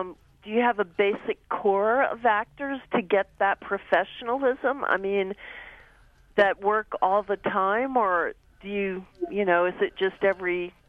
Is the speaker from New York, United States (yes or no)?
yes; New York, United States; I'm from New York. I've been to Broadway.